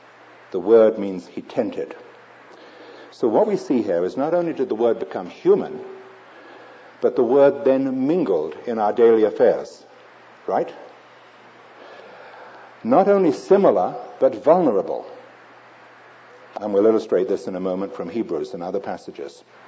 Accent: London, United Kingdom; I'm a city dweller. I'm a Londoner. I find Colorado Springs a little restrictive.

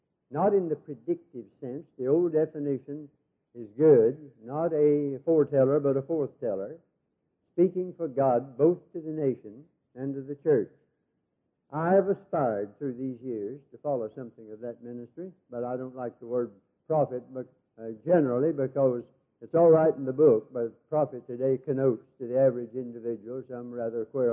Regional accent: North Carolina, United States; And I came down from Catawba County, where I grew up, and spoke in the old Broadway Theater in the courthouse.

